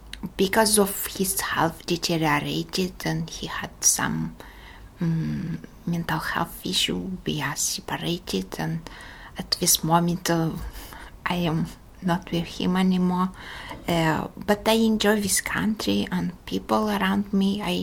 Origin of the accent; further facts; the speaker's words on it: Chisinau, Chișinău, Moldova; I am 43 years old, 44 very soon. I am originally from Moldova, it's Republic of Moldova, former Soviet Union, from the capital of Moldova, Chisinau. And I lived in my country of origin since born